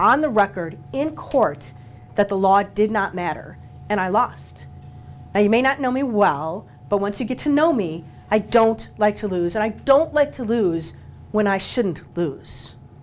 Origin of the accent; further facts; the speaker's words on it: Wisconsin, United States; I was born in Wisconsin, left it only for 3 years to go to Georgetown Law School.